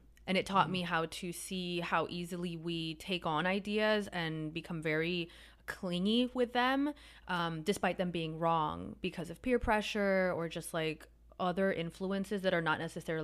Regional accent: Miami, Florida, United States; So I was born in Miami. My family is Cuban American or my mom is Cuban. My dad was born in Miami. He's kind of just like broadly Nordic white American. And so I was raised there

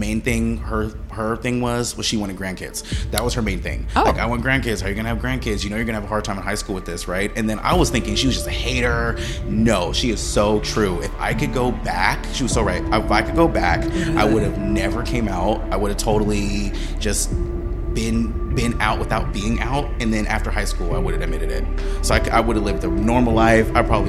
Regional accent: Dublin, California, United States; also born or lived in Oakland; now in Los Angeles, United States; I am born and raised from the Valley, from Dublin, California, and then I moved to downtown Oakland, and now I am here in beautiful, the most beautiful place ever, the city of Los Angeles.

